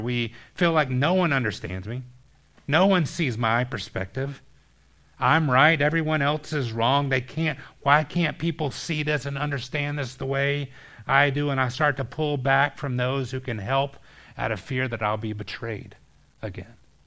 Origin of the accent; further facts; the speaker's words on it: Atlanta, Georgia, United States; I grew up going to Six Flags. I grew up in Atlanta, going to Six Flags over Georgia.